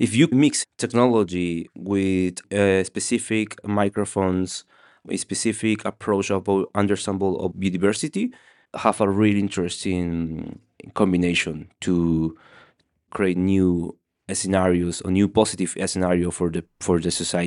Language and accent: English; Peru; I am from Peru.